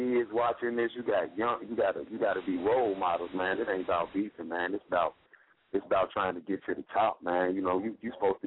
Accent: Gary, Indiana, United States; And I'm from Gary, Indiana. You know what I'm saying. From where one of the most greatest entertainers come from.

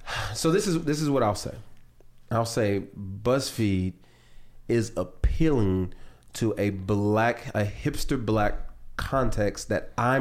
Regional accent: Sherman Oaks, California, United States; I grew up in Sherman Oaks black folk.

